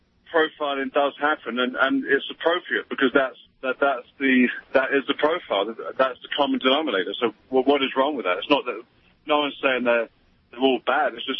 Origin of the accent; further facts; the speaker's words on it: England, United Kingdom; When I was growing up in England during the IRA problems